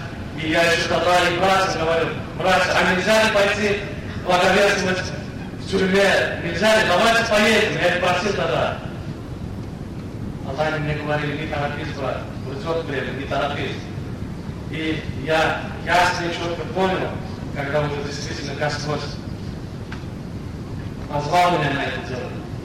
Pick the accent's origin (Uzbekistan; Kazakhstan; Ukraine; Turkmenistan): Turkmenistan; и в нашей стране, вы знаете, среди туркмен, и я сам туркмен